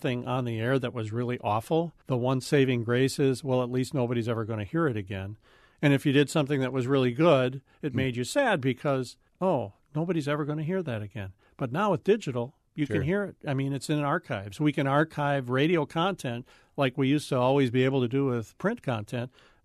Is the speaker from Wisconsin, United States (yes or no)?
yes; Wisconsin, United States; I grew up in Barron County. Your TV options were whatever you could pick up on your antenna.